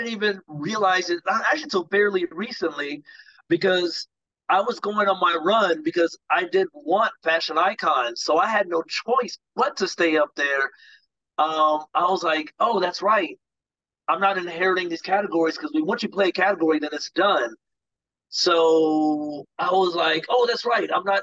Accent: Atlanta, Georgia, United States; I'm from Atlanta originally, so we were talking Atlanta

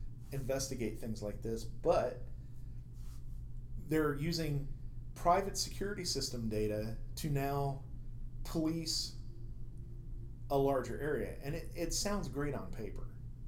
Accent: United States; now in Ohio, United States; as a kid, I felt a lot more proud of being an American than I do today.

